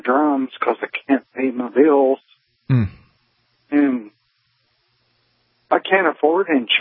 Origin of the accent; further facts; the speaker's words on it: Fort Wayne, Indiana, United States; born there; I was born in Fort Wayne, Indiana, Catholic hospital. I'm a southern boy.